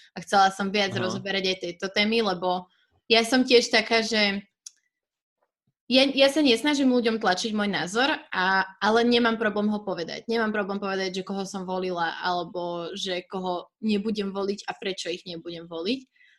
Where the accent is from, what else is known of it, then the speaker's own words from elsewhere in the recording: Devínska Nová Ves, Bratislava Region, Slovakia; Ja som z Devinskej inak pôvodne, ale teda tu som sa nasťahovala k môjmu mužovi do Karlovky